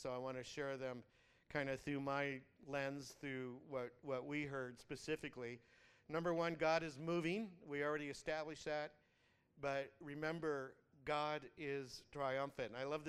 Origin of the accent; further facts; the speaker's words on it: United States; Now, this is hard because as an American, my worldview, I have a lot of confidence in our country being a world power